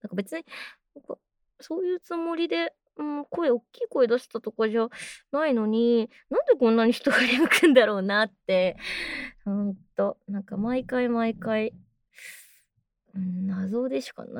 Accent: Kanagawa, Japan; 出身は、神奈川県ですね。今、横浜のあたりに住んでまして、海が見えて、綺麗なところです。

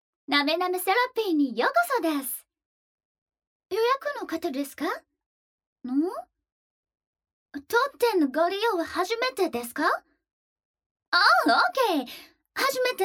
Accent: United States; Japanese is a second language; now in Japan; 在日アメリカ人ですけど、日本語いっぱい捨てりしました。ちょっと言葉下手だけど許してほしいです。

